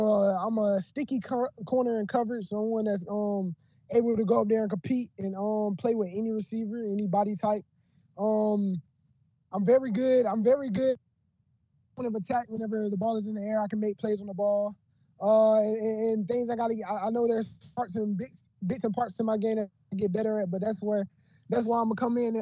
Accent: Woodruff, United States; I'm back in Woodruff, my hometown.

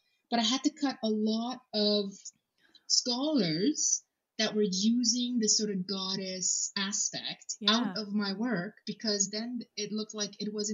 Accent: Romania; English is a second language; And I'm Romanian, so I was born up in the Carpathian Mountains.

